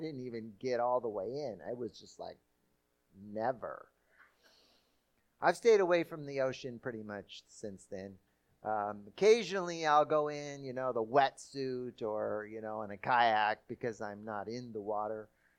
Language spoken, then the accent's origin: English; Brazil; I grew up in Brazil, near the beach. In fact, I was, for some of the time, I lived on the beach.